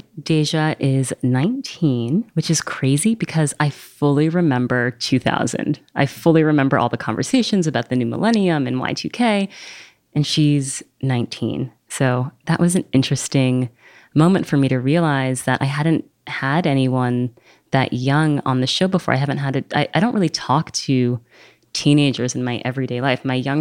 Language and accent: English; New York City, New York, United States; And I grew up here in New York, so I think I don't always recognize what a special place it is.